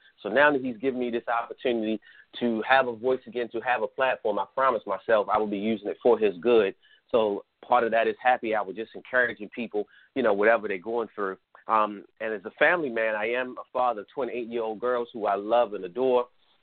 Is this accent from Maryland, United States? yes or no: yes; Baltimore, Maryland, United States; I'm a gardener because I think my goal is, as a older black man born and raised in Baltimore, to work with these younger black men here in Baltimore, Maryland.